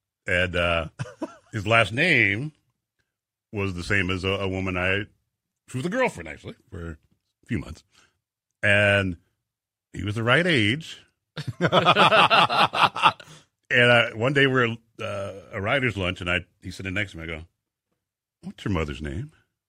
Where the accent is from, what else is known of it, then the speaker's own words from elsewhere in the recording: Inglewood, California, United States; now in Indianapolis, United States; We came here from Inglewood, California in the early 70s. And I love it here.